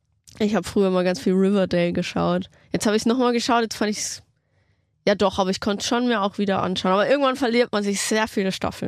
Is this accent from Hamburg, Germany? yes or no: no; Passau, Bavaria, Germany; in dieser Zeit war ich noch in meiner Heimat in Passau, Niederbayern und habe da mein Abi irgendwie noch nebenbei gemacht.